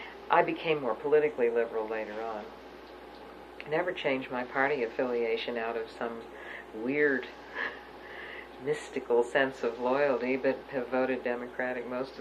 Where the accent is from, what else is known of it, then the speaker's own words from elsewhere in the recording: Pittsburgh, Pennsylvania, United States; I was growing up in Pittsburgh in Squirrel Hill.